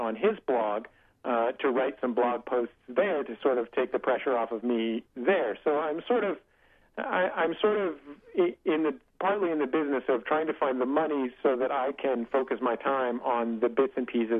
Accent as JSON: {"language": "English", "town": "San Francisco", "region": "California", "country": "United States", "moved": "as an adult", "lives_now": "Los Angeles, United States", "said": "When I moved from San Francisco, which is where I'm from and where I lived after college, down to Los Angeles, where my former radio co-host lived"}